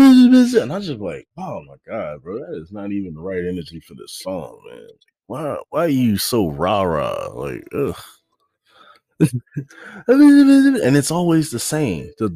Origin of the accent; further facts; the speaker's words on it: Houston, Texas, United States; also because, like, he's from my hometown. I'm from Houston